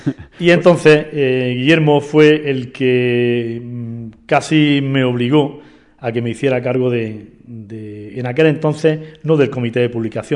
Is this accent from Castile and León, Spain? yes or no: no; Granada, Andalusia, Spain; el vínculo que tiene con Granada, aunque no es representativo de Andalucía, pero bueno, yo como granadino me gustaba mucho, ¿no?